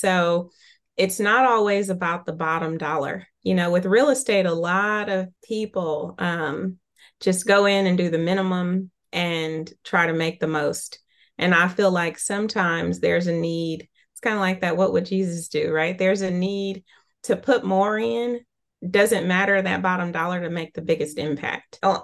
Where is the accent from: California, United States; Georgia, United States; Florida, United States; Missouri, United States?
California, United States; now in Nashville, United States; Well, I grew up in Northern California, came to Nashville almost 18 years ago.